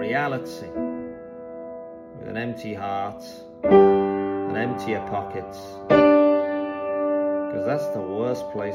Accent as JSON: {"language": "English", "town": "Birmingham", "region": "West Midlands", "country": "United Kingdom", "lives_now": "London, United Kingdom", "said": "I'm from Birmingham. I live in Hackney in London"}